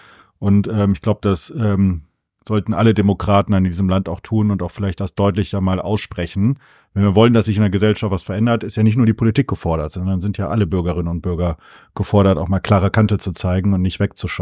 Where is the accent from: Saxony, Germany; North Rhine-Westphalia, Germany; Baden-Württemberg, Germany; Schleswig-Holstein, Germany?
North Rhine-Westphalia, Germany; Wuppertal; meiner Heimatstadt Wuppertal